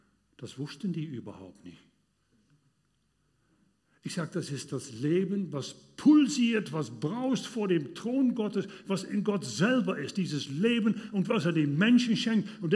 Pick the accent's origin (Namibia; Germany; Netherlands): Netherlands; German is a second language; ich bin ja Niederländer, das hat man ja gehört, mein Akzent und so weiter. Vertusche ich auch nicht, das ist mein Charme, werde ich auch nicht mehr verbessern.